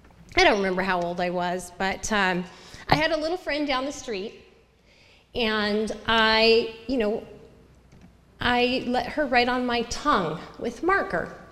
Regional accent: Seattle, Washington, United States; so I lived in a neighborhood in Seattle. I grew up in Seattle and in Queen Anne.

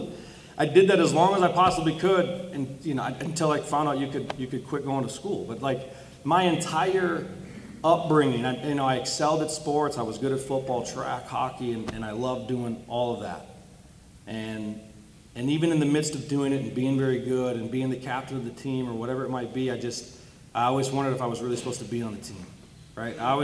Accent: North Dakota, United States; accent: Canadian twang; If you hear the accent, I'm not from Los Angeles. I'm from North Dakota. I was born in North Dakota, so I got a little Canadian twang, you know, the O's roll, pass me the spoon

